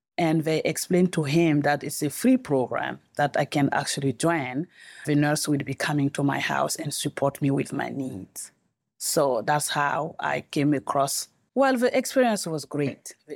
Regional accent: Burkina Faso; now in Harrisburg, United States; I'm from Burkina Faso, West Africa.

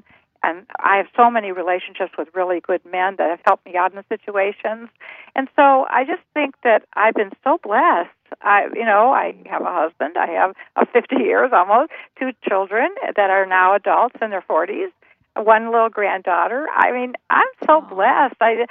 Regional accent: Cleveland, Ohio, United States; born there; I was born in Cleveland, Ohio in 1944, right at when the baby boomers were about to emerge.

